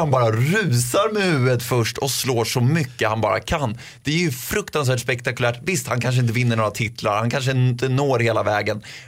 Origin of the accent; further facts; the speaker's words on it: Armenia; jag kommer också från Armenien